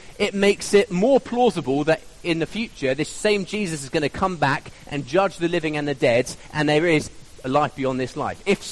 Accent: United Kingdom; we're British and we'll keep it under, most of us might keep it under control, but we'll be seething.

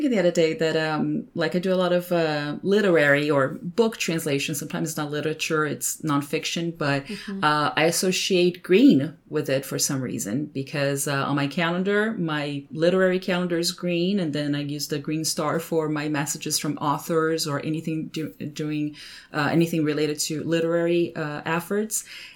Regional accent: Brazil; born there; English is a second language; Yes, so I was born in Brazil, 1980

